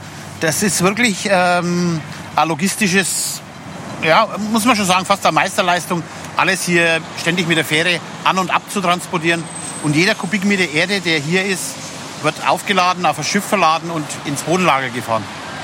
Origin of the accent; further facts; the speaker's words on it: Bavaria, Germany; Ich komme ja aus Bayern, ich hätte mir das auch nicht vorgestellt, wie kompliziert es ist, auf einer Insel zu bauen.